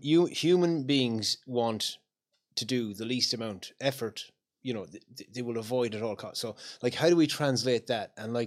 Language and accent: English; Connacht, Ireland; I set up in Mayo, where I'm from. I done a talk in my hometown years ago, and I advertised in the local newspaper.